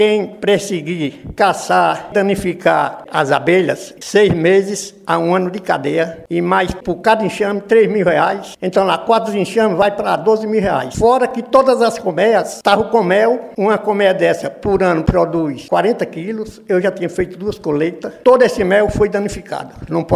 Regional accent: Brejo Grande, Sergipe, Brazil; Sou de Brejo Grande.

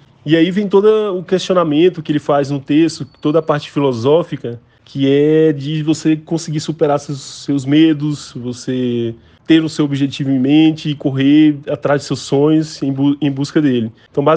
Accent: Campo Formoso, Bahia, Brazil; also born or lived in Salvador; now in Brasília, Brazil; que eu também saí daí de Campo Formoso, fui morar em Salvador, depois fui morar em Brasília

